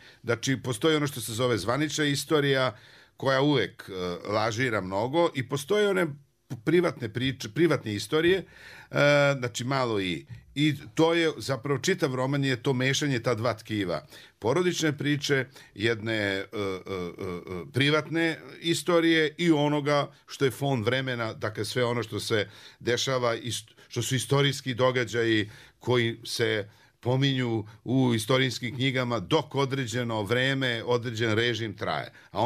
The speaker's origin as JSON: {"language": "Serbian", "town": "Pula", "region": "Istria County", "country": "Croatia", "tie": "born or raised there", "also_born_or_lived": "Belgrade", "said": "Moj otac je bio mornarički oficir i tamo negde 58. u jesen 58. godine smo se mi iz Beograda, gdje sam rođen, preselili u Pulu. Ja sam imao 5 godina i odrastao sam. Dakle, mene je taj grad formirao."}